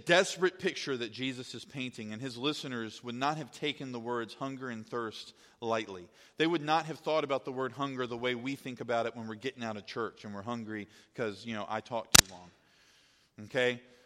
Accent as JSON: {"language": "English", "town": "Powhatan", "region": "Virginia", "country": "United States", "tie": "born or raised there", "also_born_or_lived": "Richmond, United States / Lynchburg, United States / Nashville, United States", "said": "I grew up in Powhatan, Virginia. I moved to Richmond, Virginia, and then Lynchburg, and then Nashville, and then Seaford."}